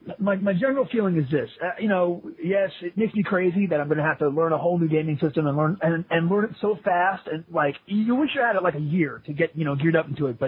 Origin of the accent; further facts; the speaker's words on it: New York, United States; I grew up in New York, so we're across town from each other and stuff.